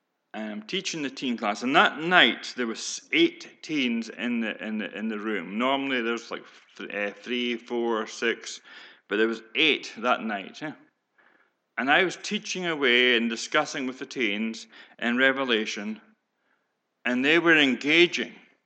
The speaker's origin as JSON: {"language": "English", "region": "Scotland", "country": "United Kingdom", "lives_now": "United States", "said": "Yes, I did say I'm a Scotsman, but we are in America. And I'm now a nationalized American back in 2015."}